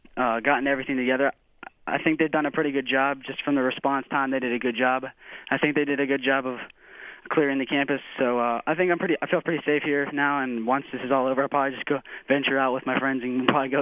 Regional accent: Windsor, Virginia, United States; I'm from Windsor, Virginia, which is a town in southeast Virginia.

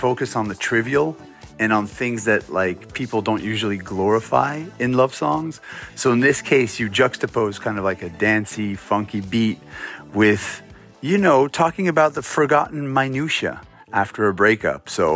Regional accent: Montreal, Quebec, Canada; we grew up in Montreal. We met at a French lycée.

